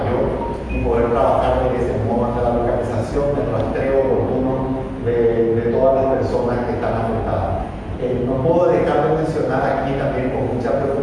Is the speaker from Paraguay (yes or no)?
yes; Paraguay; creo que todos como paraguayos tenemos que seguir aferrándonos a las medidas de distanciamiento físico